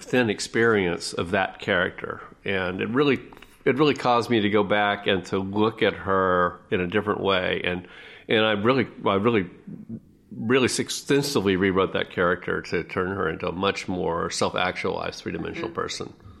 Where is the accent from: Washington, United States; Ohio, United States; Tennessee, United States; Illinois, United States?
Tennessee, United States; Memphis; But growing up in Memphis, it is something that's just there, and you know, you really do grow up with it.